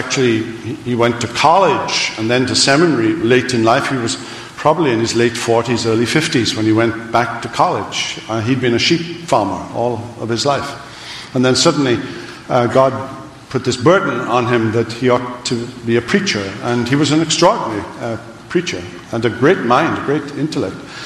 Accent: Wales, United Kingdom; I grew up not in Scotland but in Wales and grew up on a sheep farm.

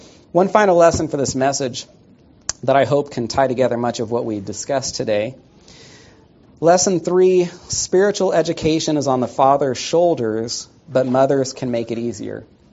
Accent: California, United States; also born or lived in New York, United States; I was raised in Northern California. That's where my wife Katie and I grew up together. And I was born in New York, moved out when I was one

